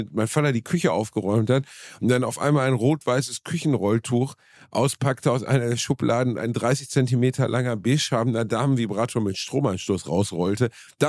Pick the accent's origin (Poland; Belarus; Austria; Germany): Germany; ich bin ein Deutscher.